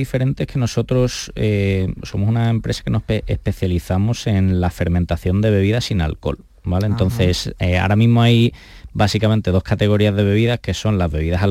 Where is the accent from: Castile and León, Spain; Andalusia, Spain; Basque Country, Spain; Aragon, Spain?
Andalusia, Spain; Cádiz; also born or lived in Madrid; now in Chicago, United States; somos los dos andaluces, él es de Granada y yo soy de Cádiz, paisano tuyo